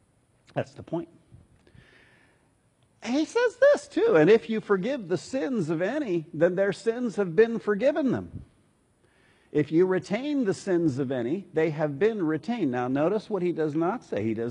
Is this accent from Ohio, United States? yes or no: yes; Columbus, Ohio, United States; now in Los Angeles, United States; "Well, I'm from Columbus." That was not in my favor.